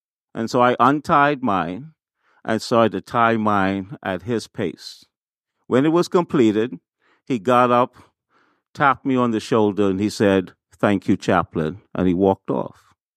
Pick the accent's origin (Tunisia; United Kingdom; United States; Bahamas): Bahamas; When we were kids, I grew up in the Bahamas.